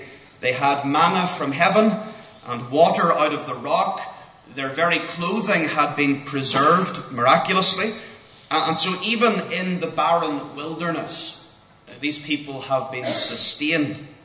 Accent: Northern Ireland, United Kingdom; Hope you can understand my accent and it doesn't throw you off too much from Northern Ireland.

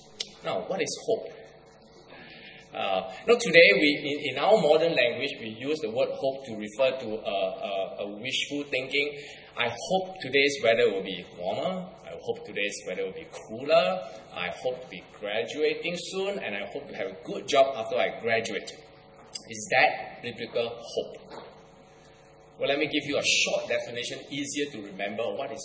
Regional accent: Singapore; accent: Singlish; I am originally from Singapore, and my wife too.

